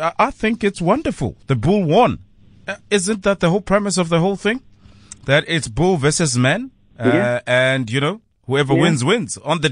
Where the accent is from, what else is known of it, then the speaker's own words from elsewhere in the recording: South Africa; as I've come to understand as a person from South Africa, some things are just, they make you who you are.